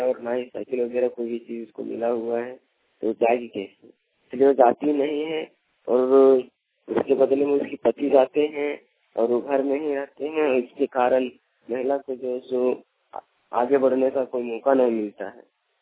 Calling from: Jharkhand, India; मैं ग्राम पर्सन थाना जैंगाबाद जिला गिरिडीह से बोल रहा हूँ।

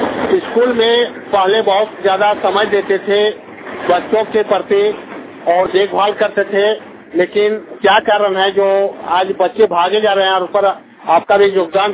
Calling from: Chandrapura, Jharkhand, India; चंद्रपुरा बोकारो से बोल रहा हूँ। हमारे चंद्रपुरा प्रखंड में

